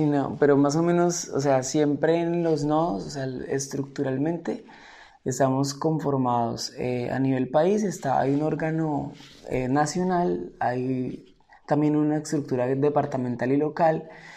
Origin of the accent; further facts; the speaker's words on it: Colombia; vengo de Colombia y represento la Red Nacional de Jóvenes Rurales en Colombia.